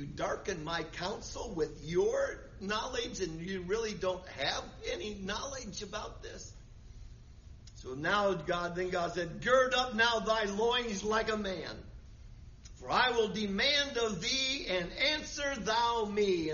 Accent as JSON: {"language": "English", "region": "Michigan", "country": "United States", "tie": "born there", "said": "I'm thankful that I was born in Michigan and not Timbuktu."}